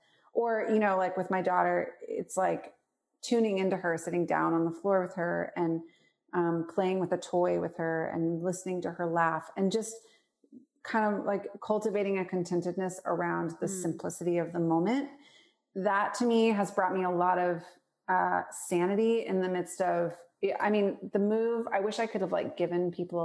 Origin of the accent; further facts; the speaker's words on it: Portland, Oregon, United States; I'm pretty crunchy. I grew up in Portland, Oregon. I'm like a 7.